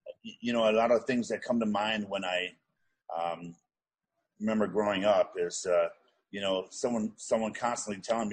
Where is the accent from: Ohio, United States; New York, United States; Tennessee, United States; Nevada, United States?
Ohio, United States; Cleveland; Well, I grew up in Cleveland, Ohio, and I had an older brother that I was fairly close